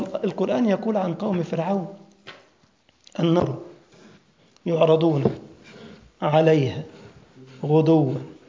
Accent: Egypt; في القبر عندنا في مصر والله، عاملينه موميا كده في المتحف عندنا

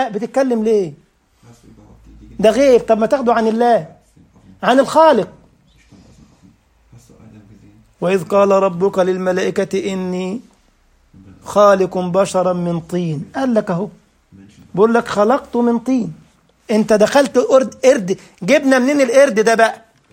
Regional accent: Egypt; احنا عندنا في مصر برضه جنينة حيوانات في الجيزة

